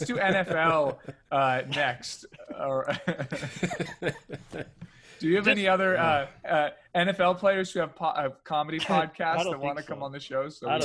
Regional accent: San Francisco, California, United States; you think of, like, especially San Francisco, my hometown.

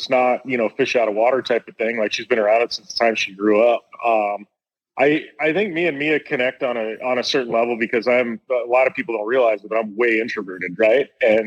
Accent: Arizona, United States; She's an Arizona girl and I'm from Arizona.

